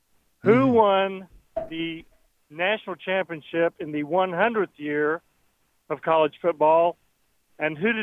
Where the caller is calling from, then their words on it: Tyler, Texas, United States; From beautiful East Texas in Tyler.